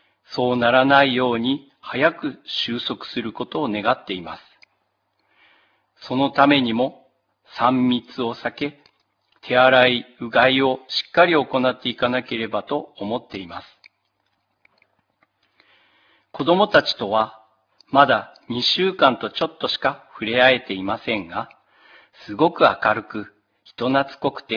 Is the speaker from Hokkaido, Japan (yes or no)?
yes; Atsuma, Hokkaido, Japan; 私は胆振の吾妻町出身です。